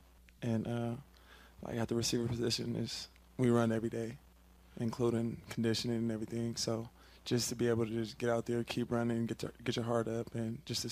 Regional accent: California, United States; Yeah, you know, so, you know, I'm from California. Most people think it's weird that I like the snow, but pretty much California boy that likes the snow, so.

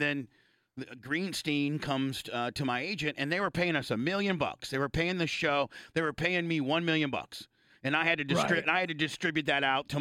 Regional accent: Indiana, United States; No, fucker. I'm a Hoosier. I'm a fucking Hoosier.

